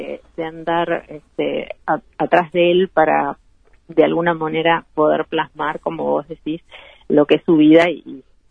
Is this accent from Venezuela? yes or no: no; Maldonado, Uruguay; yo soy del departamento de Maldonado, así que es muy de cerca su trabajo como gestor cultural